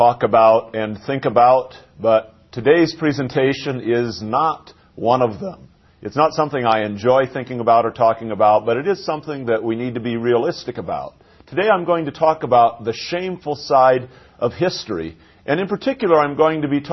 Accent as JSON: {"language": "English", "country": "United States", "said": "I am an American, and America is a very powerful and significant nation"}